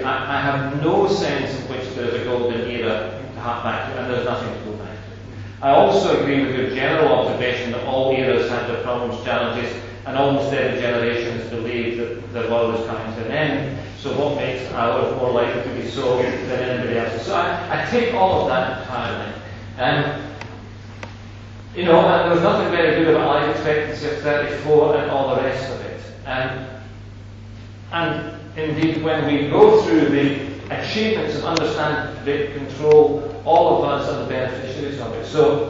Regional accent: Scotland, United Kingdom; Now, we're Scottish lunacy, you know

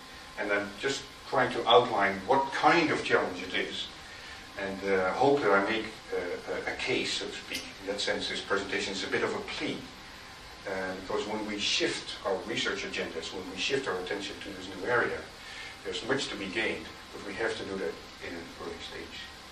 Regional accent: Netherlands; The reason that I can do that is because I'm from Holland.

